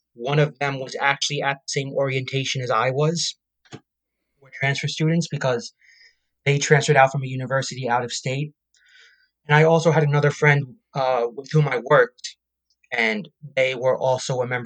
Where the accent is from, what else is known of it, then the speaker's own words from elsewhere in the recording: Plainview, New York, United States; So I am on Long Island. I currently live in Center Reach, New York, and I grew up in Plainview, New York.